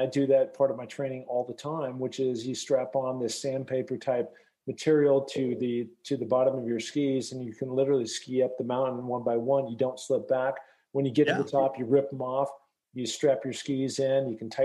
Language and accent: English; Seattle, Washington, United States; Now you're talking about my old backyard. I'm from Seattle.